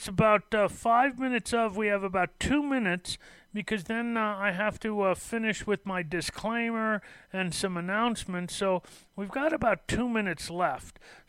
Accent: Los Angeles, California, United States; You know, I was raised in Los Angeles, and, you know, as a kid growing up, I was a surfer

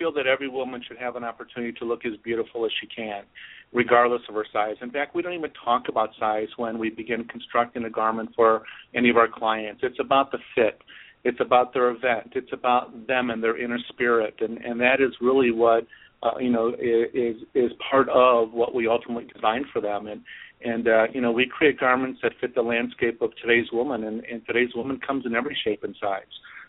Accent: Gary, Indiana, United States; now in Valparaiso, United States; Well, I am born and raised in Gary, Indiana, and I currently live in Valparaiso, Indiana, right outside of Chicago

